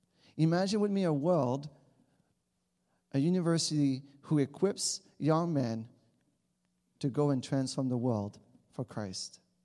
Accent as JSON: {"language": "English", "town": "Shawinigan", "region": "Quebec", "country": "Canada", "tie": "born or raised there", "said": "I grew up in Quebec. Maybe you hear it in my little accent. And in a small town called Shawinigan, if you've heard about Jean Chrétien, we are from the same town."}